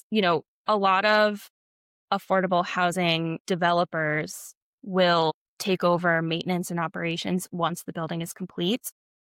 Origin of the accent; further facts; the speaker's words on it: Yonkers, New York, United States; I'm from Yonkers.